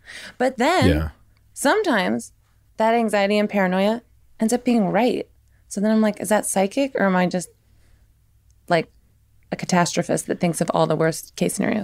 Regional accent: Tennessee, United States; So I'm from Tennessee. I should know this.

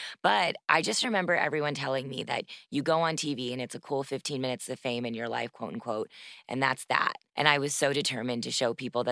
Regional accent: Texas, United States; Like, I was 16 growing up in Texas

